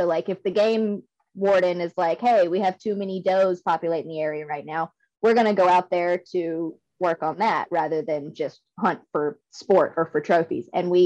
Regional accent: Mississippi, United States; Mississippi.

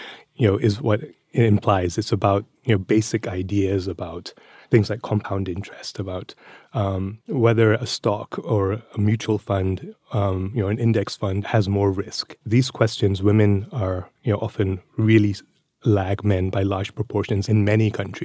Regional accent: India; also born or lived in Scotland; I grew up in India as well as industrial Scotland

